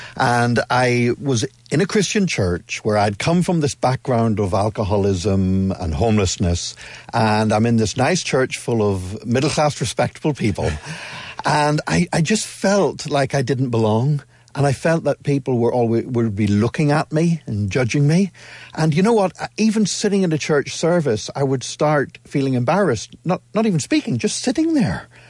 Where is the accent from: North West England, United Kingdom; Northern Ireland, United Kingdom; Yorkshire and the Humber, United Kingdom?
Northern Ireland, United Kingdom; Belfast; now in Drogheda, Ireland; I'm originally from Belfast in the north, but I've been living just outside Drogheda now for over 25 years.